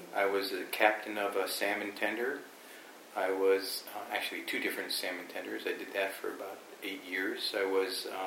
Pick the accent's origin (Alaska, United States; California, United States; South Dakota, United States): Alaska, United States; fell in love with some guy from Alaska, and so we had some discussions, and here I am.